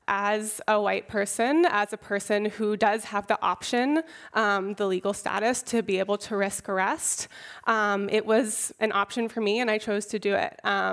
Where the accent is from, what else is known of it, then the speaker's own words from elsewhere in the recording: Oakland, California, United States; Yeah, well, I was born and raised in Oakland.